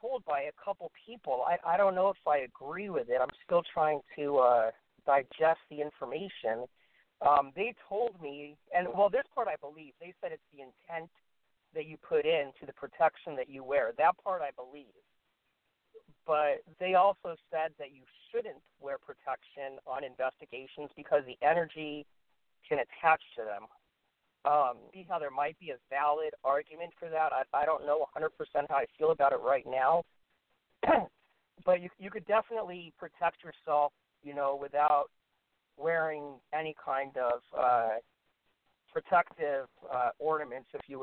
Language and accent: English; Salem, Massachusetts, United States; I came from Salem, Massachusetts.